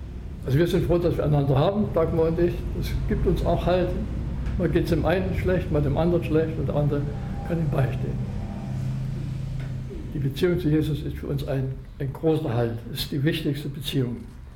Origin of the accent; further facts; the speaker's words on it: Chemnitz, Saxony, Germany; kam auch ein Ehemaliger aus meiner Heimatstadt Chemnitz.